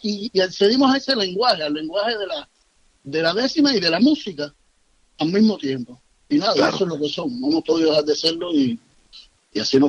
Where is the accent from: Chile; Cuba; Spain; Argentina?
Cuba; Matanzas; En Matanzas, yo nací en Matanzas, en lo que se llama la ciudad de Matanzas